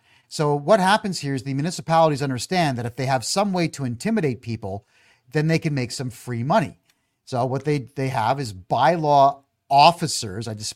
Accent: Mississauga, Ontario, Canada; Now, in my hometown of Mississauga, they've got what's called corporate security.

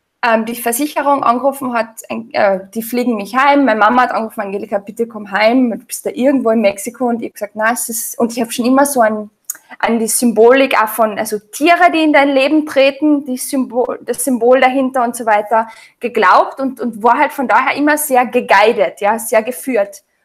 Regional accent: Austria; also ich bin ganz normal in Österreich aufgewachsen

